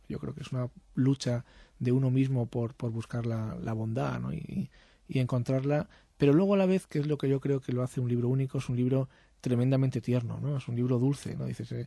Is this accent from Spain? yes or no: yes; Spain; ya sabes cómo somos los españoles, ¿no?